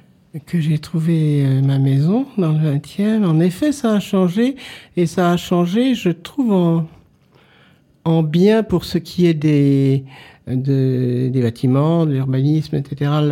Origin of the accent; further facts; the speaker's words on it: Lyon, Auvergne-Rhône-Alpes, France; born there; je suis né à Lyon et que Lyon est une ville qui a deux cours d'eau.